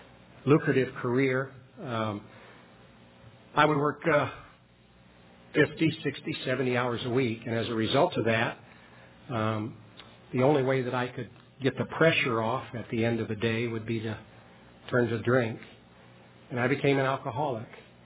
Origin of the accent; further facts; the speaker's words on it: Midwest, United States; I grew up in the Midwest, raised in a Presbyterian church, and had never heard the gospel that I knew of.